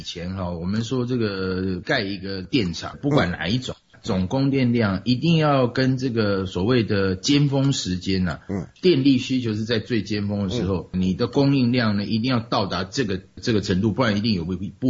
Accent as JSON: {"language": "Chinese", "country": "Taiwan", "accent": "Taiwanese Mandarin", "said": "对啦对啦，这我们台湾国语嘛。"}